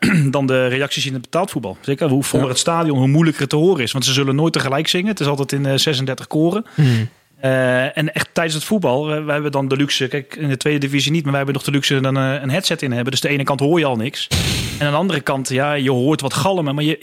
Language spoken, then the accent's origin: Dutch; Houten, Utrecht, Netherlands; ik zat dus in Houten op school. En zijn zus woonde bij ons in Houten.